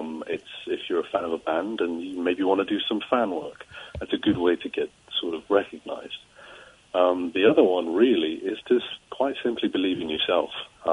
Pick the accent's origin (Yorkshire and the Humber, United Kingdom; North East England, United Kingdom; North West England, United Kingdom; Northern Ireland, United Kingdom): North West England, United Kingdom; Liverpool; I'm also from Liverpool.